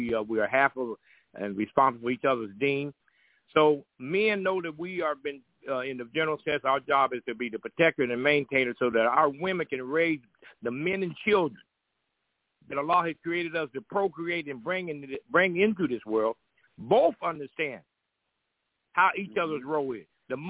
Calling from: Columbus, Georgia, United States; from the Ummah of Prophet Muhammad by the way of Columbus, Georgia.

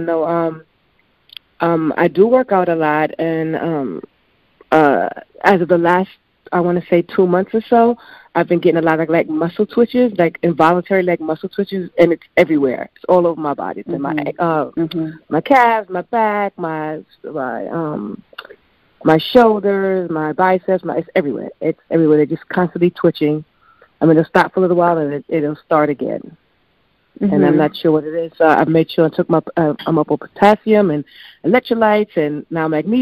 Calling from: New York, United States; New York.

